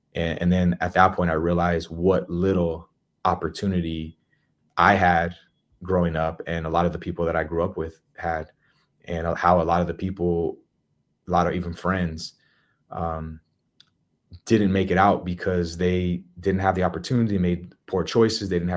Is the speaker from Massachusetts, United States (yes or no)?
no; Montebello, California, United States; I grew up in East LA and Montebello to be specific. And the reality was there wasn't a lot of opportunity where I grew up.